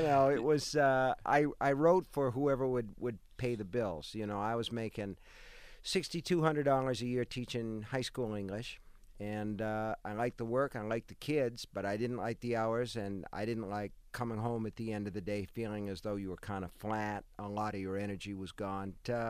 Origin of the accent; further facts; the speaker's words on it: Stratford, Connecticut, United States; We grew up in Stratford, Connecticut